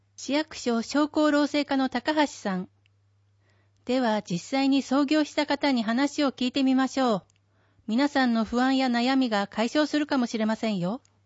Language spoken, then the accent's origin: Japanese; Iwamizawa, Hokkaido, Japan; 私は岩見沢出身なので地元に貢献したいと思い、岩見沢を選びました。